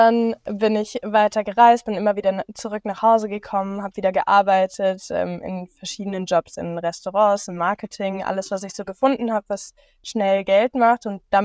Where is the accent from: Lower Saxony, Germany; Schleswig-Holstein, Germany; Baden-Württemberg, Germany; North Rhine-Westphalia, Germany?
Baden-Württemberg, Germany; Konstanz; ich hatte ursprünglich eine Ausbildung gemacht in einem Fünf-Sterne-Hotel in meiner Heimatstadt Konstanz